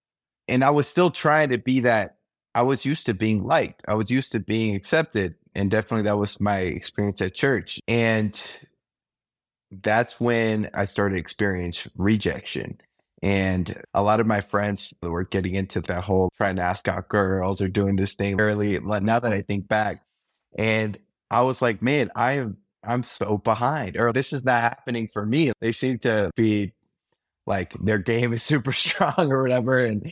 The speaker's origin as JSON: {"language": "English", "town": "Arlington", "region": "Texas", "country": "United States", "tie": "born or raised there", "said": "I grew up in Dallas area, mostly in Arlington, if people know that, in between Dallas, Fort Worth."}